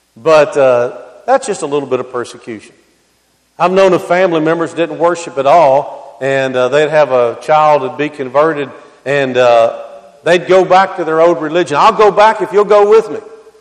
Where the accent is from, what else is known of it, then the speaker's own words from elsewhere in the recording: Louisville, Kentucky, United States; I grew up in Louisville, Kentucky, and there were quite a bit of prejudice that went on in a whole lot of different directions.